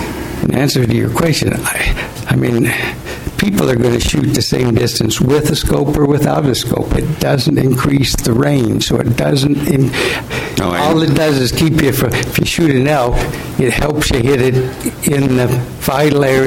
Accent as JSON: {"language": "English", "region": "Idaho", "country": "United States", "tie": "born or raised there", "said": "So I was born and raised in Idaho. I was born on a range."}